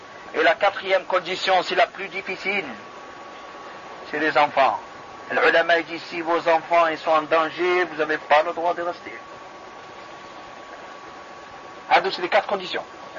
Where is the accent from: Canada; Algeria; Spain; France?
Algeria; Je suis algérien